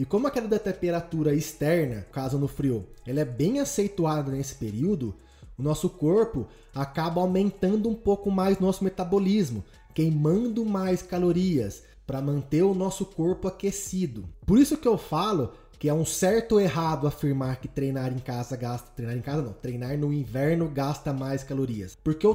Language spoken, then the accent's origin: Portuguese; Araraquara, São Paulo, Brazil; now in Poços de Caldas, Brazil; Porque eu venho da cidade de Araraquara e lá é um calor do inferno.